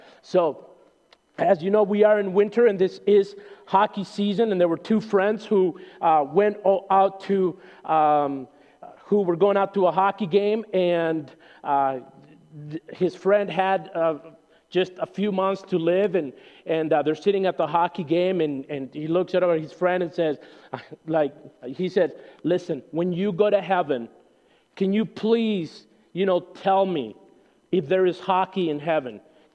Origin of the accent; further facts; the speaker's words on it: Minnesota, United States; My wife and I'm originally from Minnesota. My wife is from Madison.